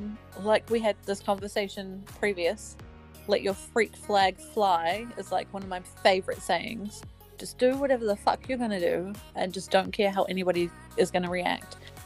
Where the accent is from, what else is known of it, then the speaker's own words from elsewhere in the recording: New Zealand; I'm from New Zealand. Well, that's